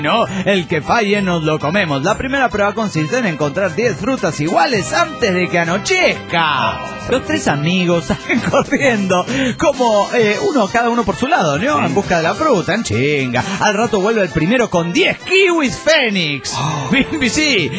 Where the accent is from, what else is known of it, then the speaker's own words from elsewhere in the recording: Jujuy, Argentina; estoy vivo en Jujuy y ahora estoy en Bolivia.